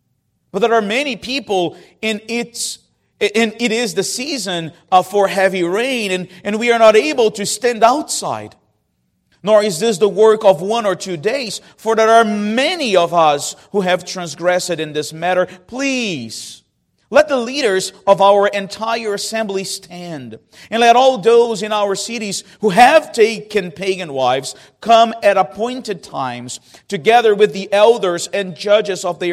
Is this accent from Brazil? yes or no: yes; Northeast Region, Brazil; English is a second language; Especially in my region, I come from the Northeast. I am the equivalent, some would say, of a redneck.